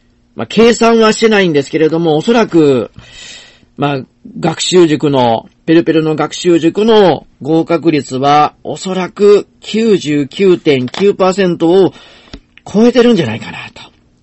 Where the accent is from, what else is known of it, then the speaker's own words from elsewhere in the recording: Osaka, Japan; now in Nara, Japan; 大阪で生まれて大阪で育った